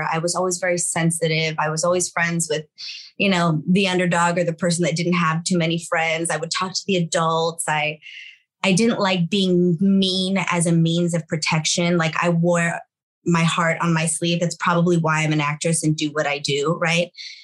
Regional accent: Los Angeles, California, United States; That's my family. Like sixth generation here, born and raised in East LA.

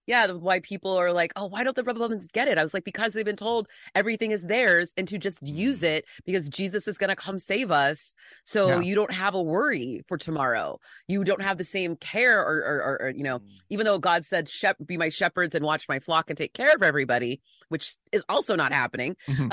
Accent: San Diego, California, United States; now in Los Angeles, United States; I'm in LA now, but I grew up in San Diego and it is conservative as all get out.

